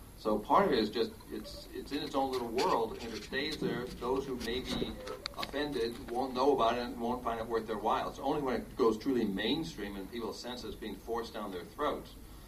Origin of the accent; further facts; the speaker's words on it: Ohio, United States; now in New York City, United States; I'm from Ohio, and, you know, I go back every once in a while just to sort of refamiliarize myself with America